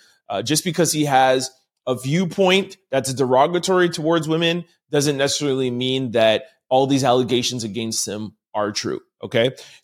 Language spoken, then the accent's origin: English; Montreal, Quebec, Canada; I'm from Montreal, Quebec. We know that there was a lot of Haitians that come here. I've grown up and been around a lot of Haitians.